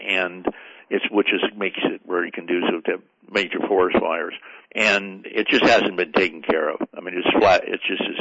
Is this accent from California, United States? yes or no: yes; California, United States; I mean, I grew up in the Bay Area, so I understand it.